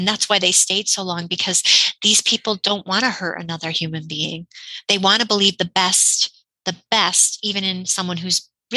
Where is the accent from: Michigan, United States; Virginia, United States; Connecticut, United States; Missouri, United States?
Connecticut, United States; I'm from Connecticut.